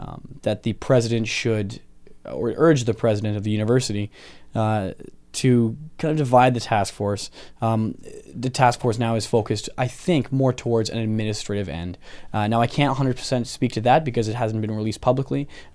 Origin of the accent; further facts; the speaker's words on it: Hamilton, Ontario, Canada; I grew up in Hamilton growing up on those turf fields playing football and stuff like that.